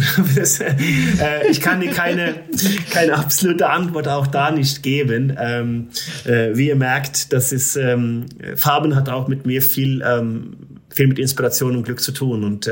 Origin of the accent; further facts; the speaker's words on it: Røros, Trøndelag, Norway; Ich war vorletzte Woche in meiner Heimat in Rörus und da haben wir ganz viel Schnee